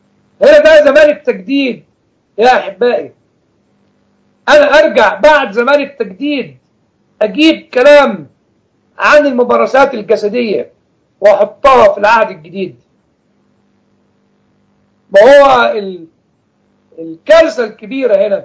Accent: Egypt; الحاجات اللي تستحق يعني تستحق القرايه عندنا في مصر هي كتابات الاب متى المسكين

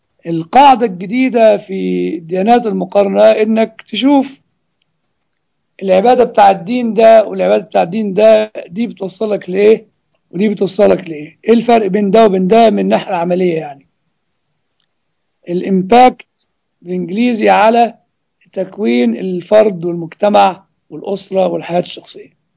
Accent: Egypt; زي ما يقولوا عندنا في مصر حسك عينك

